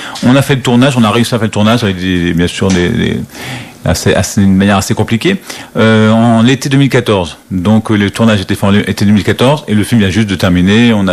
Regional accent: Lamballe, Brittany, France; Moi, je suis originaire de Lamballe, hein, donc pour moi, faire le repérage, ça a été beaucoup plus facile.

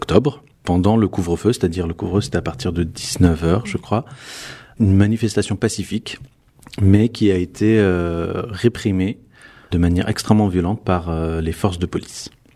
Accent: Tunisia; Moi, je suis tunisien, je ne suis pas algérien

